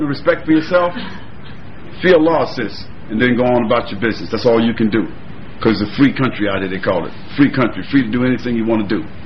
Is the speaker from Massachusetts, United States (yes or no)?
no; New York, United States; I grew up in Brooklyn. Bed-Stuy, do or die.